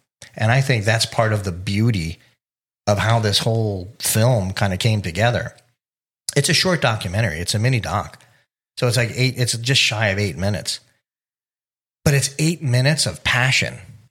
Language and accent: English; Miami, Florida, United States; And you know, John and I, being that we're from Miami, you know, we're just, it's all about the U.